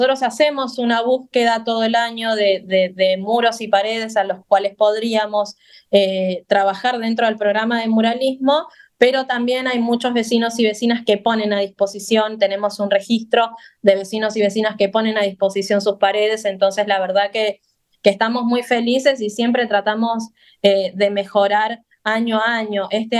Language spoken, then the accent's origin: Spanish; Tierra del Fuego, Argentina; generalmente somos casi todos fueguinos, entonces este evento en especial era muy, muy particular para nosotros, porque tiene que ver con nuestra tierra